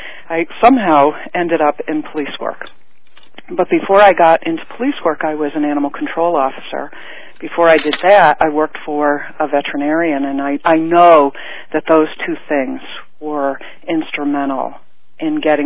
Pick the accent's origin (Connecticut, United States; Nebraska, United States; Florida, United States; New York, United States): Connecticut, United States; also born or lived in California; now in New Hampshire, United States; I was born in California, but then we moved to Connecticut.